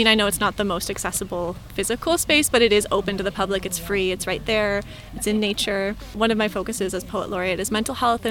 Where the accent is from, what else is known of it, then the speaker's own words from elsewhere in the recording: Toronto, Ontario, Canada; also born or lived in Montreal; now in Fredericton, Canada; I'm from Toronto originally, and then I spent my 20s in Montreal.